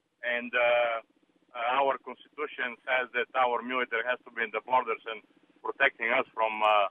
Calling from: Champaign, Illinois, United States; I'm calling you from Champaign.

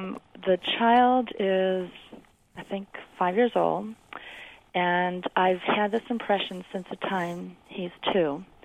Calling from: Urbana, Illinois, United States; Hi, I'm calling from Urbana.

